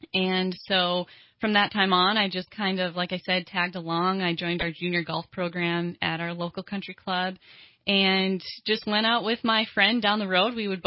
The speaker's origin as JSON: {"language": "English", "town": "Hibbing", "region": "Minnesota", "country": "United States", "tie": "born or raised there", "said": "Yes, I was raised in Hibbing, Minnesota."}